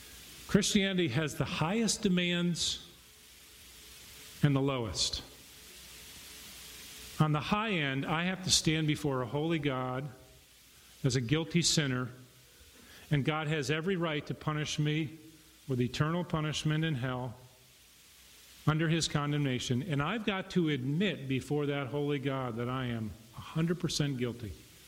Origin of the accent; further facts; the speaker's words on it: Hartford, Connecticut, United States; I grew up in Irish Catholicism in Hartford, Connecticut.